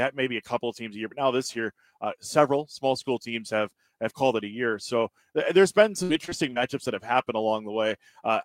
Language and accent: English; Wisconsin, United States; I'm from Northwestern Wisconsin, so a lot of those fields.